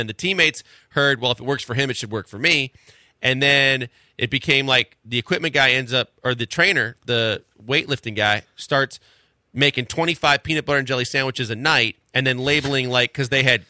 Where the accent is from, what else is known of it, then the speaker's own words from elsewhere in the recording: Wisconsin, United States; I'm from America's Dairyland, but I'm not a big milk drinker by any means.